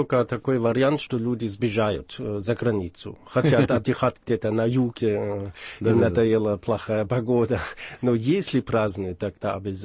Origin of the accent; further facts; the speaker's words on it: Stuttgart, Baden-Württemberg, Germany; Я из Запада, я из Штутгарта. Это на юго-западе Германии находится.